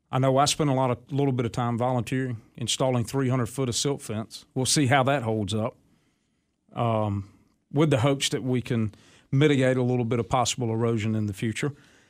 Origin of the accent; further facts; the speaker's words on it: Clinton, United States; I remember my yard when I grew up in Clinton, the backyard would flood a good bit.